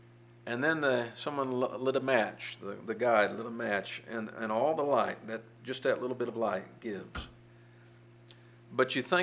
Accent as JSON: {"language": "English", "region": "Kentucky", "country": "United States", "tie": "born or raised there", "said": "as I think back to my youth growing up in Kentucky and the first time I visited Mammoth Cave."}